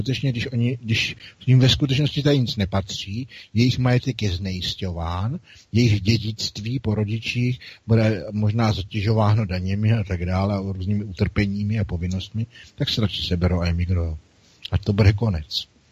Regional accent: Bohemia, Czechia; a já jsem Čech, ale vůbec mě to nevadí

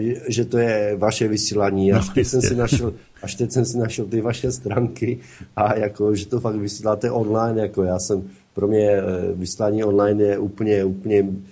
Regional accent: Třinec, Moravian-Silesian Region, Czechia; accent: Ostrava; Ano, ano, původem jsem vyrůstal v Třinci.

